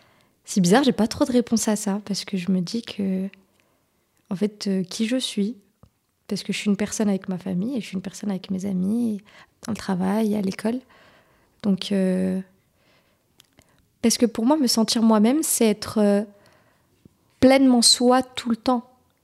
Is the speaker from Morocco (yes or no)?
yes; Morocco; born there; moved away; Bah, en fait, je suis pas née ici, je suis née au Maroc.